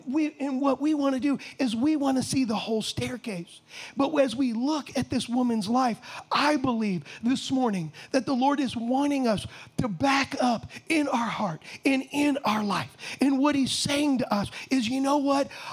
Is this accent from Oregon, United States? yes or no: no; Huntington Beach, California, United States; also born or lived in San Diego; now in Michigan, United States; I was raised in Huntington Beach for the first 18 years of my life, and then we lived in San Diego